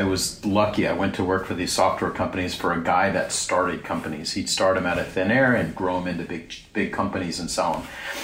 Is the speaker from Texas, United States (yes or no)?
no; Los Angeles, California, United States; I'm from Los Angeles, Southern California.